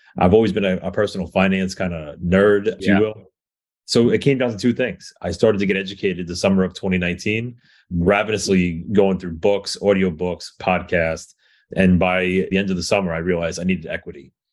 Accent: New York, United States; I'm from New York, right?

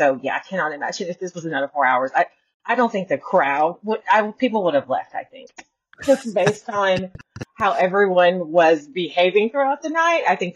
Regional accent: Tennessee, United States; and I'm from Tennessee. I'm not from Florida part of stuff. I know what cold is.

